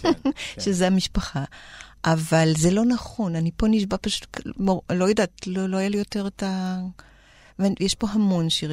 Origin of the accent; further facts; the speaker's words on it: Tel Aviv, Tel Aviv District, Israel; born there; כן, נולדתי בתל אביב. נולדתי ברחוב הנביאים. כן, ועכשיו אני גרה במרחק שתי דקות משם, משדרות דוד המלך.